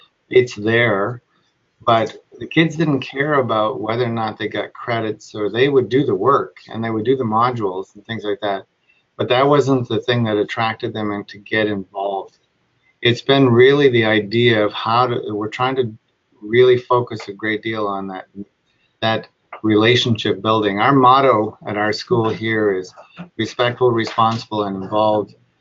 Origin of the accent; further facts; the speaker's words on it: Saskatchewan, Canada; I came here, this is my fifth year. I came here from Saskatchewan.